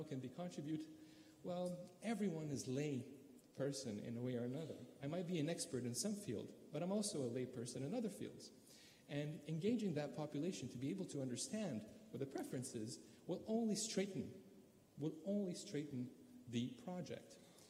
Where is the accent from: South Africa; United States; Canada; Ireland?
Canada; Well, I come from Canada